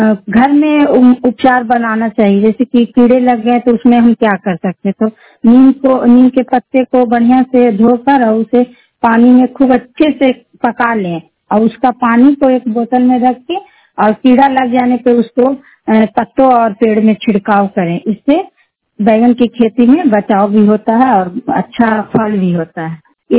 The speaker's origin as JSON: {"language": "Hindi", "town": "Nagar Nausa", "region": "Bihar", "country": "India", "said": "मैं नगर नौसा की रहने वाली हूँ।"}